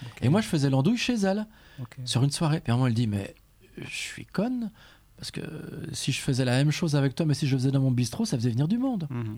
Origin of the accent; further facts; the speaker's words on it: Nîmes, Occitanie, France; je viens de Nîmes, j'ai traversé la France pour les yeux doux de Tomblaine.